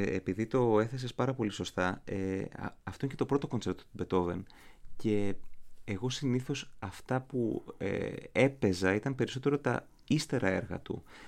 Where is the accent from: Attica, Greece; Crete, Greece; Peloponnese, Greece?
Attica, Greece; Athens; Είμαι Αθηναίος